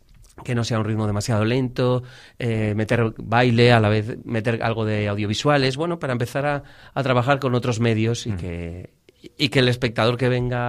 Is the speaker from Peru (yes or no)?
no; Gijón, Asturias, Spain; De Asturias, de Gijón.